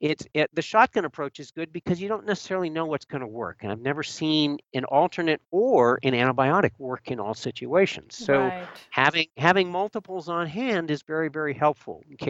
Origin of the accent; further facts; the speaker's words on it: Vermont, United States; now in California, United States; and I came from Vermont